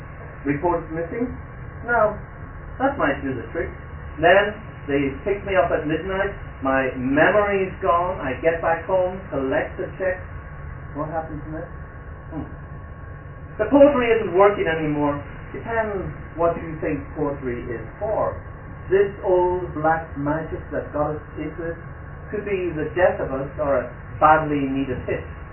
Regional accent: Derry, Northern Ireland, United Kingdom; I grew up in Craigan, in Derry, which happened to be a Catholic enclave for Catholics.

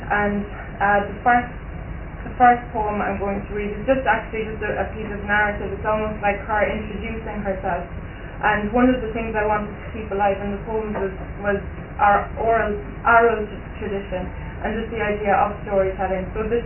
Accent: Munster, Ireland; So I'm from the Vera Peninsula, as Paul says, and there's a rock down there in Ballycrovan Harbour, just looking out over the sea and a few fields

